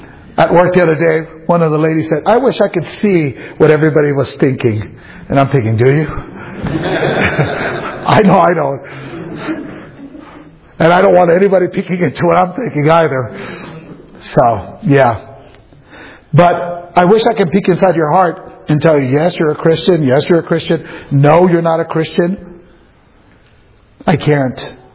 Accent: Los Angeles, California, United States; true, I grew up in East LA, right? I don't know the difference between a vine and a tree.

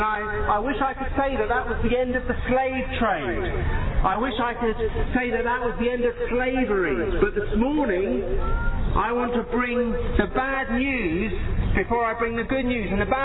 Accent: England, United Kingdom; Some of you may recognize from my accent that I'm from England.

